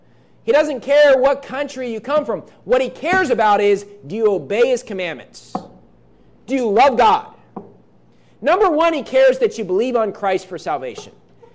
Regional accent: West Virginia, United States; also born or lived in Iowa; now in California, United States; Now, I was not born in West Virginia. I was born in Iowa, but I grew up in West Virginia. And before my wife and I moved to California

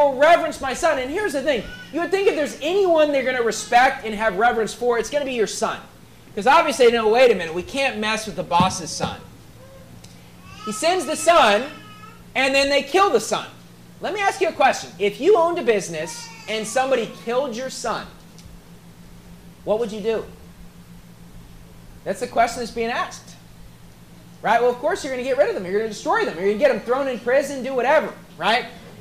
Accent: United States; I grew up in the United States

